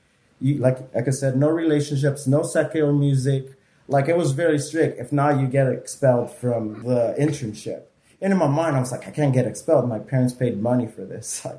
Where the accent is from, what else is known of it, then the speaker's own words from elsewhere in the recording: California, United States; And growing up, I'm going to say, growing up in California, I have family members, friends that I grew up with.